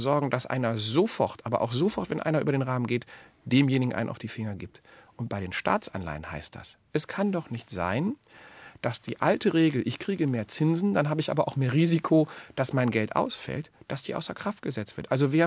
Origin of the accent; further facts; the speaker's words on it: Krefeld, North Rhine-Westphalia, Germany; was meine Heimatstadt Krefeld, Sie merken, ich komme da immer wieder drauf zurück